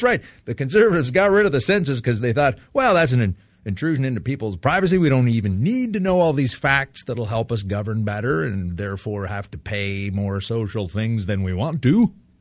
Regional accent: Canada; and I'm coming from Canada here, and we laugh up here.

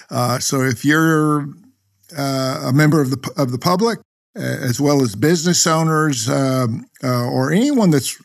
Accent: Texas, United States; I grew up in the Dallas-Fort Worth area, very, very close there to where the big Dallas-Fort Worth airport is.

